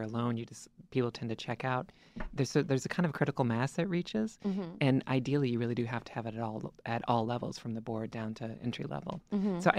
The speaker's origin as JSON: {"language": "English", "region": "the South", "country": "United States", "said": "I'm from the South. Like, my family's in North Carolina and Mississippi. So I was going home to North Carolina right during the height of HB2"}